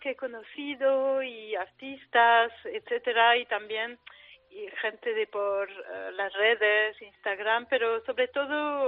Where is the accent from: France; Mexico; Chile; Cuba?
France; also born or lived in Granada, Spain / Málaga, Spain; now in Athens, Greece; Mira, yo he nacido en Granada, he crecido en Francia y todos los veranos venía a mi pueblo y tal, y también he vivido en Málaga desde 2012 al 2015